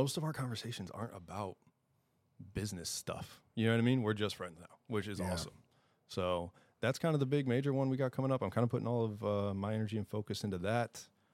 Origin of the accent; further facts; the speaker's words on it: Michigan, United States; moved away as an adult; also born or lived in Virginia Beach, United States; So I'm from Michigan originally. I joined the Navy when I was 18, but I lived in Virginia Beach for 9 or 10 years